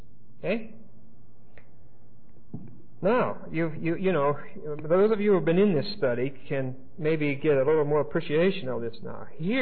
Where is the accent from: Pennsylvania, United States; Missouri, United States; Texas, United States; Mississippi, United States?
Pennsylvania, United States; he was from my home state, Pennsylvania